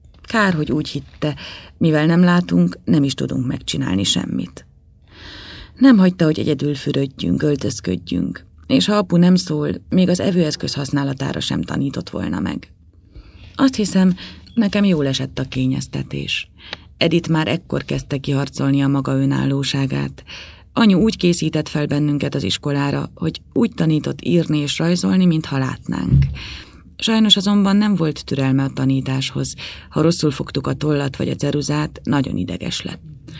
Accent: Szeged, Csongrád-Csanád, Hungary; born there; 26 éves. Szegeden születtem, 1972. május 14-én.

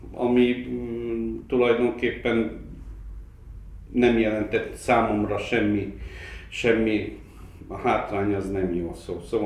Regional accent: Békéscsaba, Békés, Hungary; born there; Békés Csabán születtem egyébként, szintén ennél a nagynénémnél vendégeskedett édesanyám, amikor megszült.

